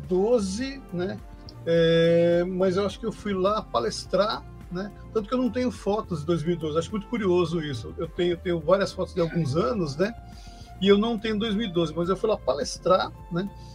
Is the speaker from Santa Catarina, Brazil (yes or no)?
no; São Paulo, Brazil; Eu sou daqui de São Paulo, então o deslocamento para o Rio nem sempre é uma coisa fácil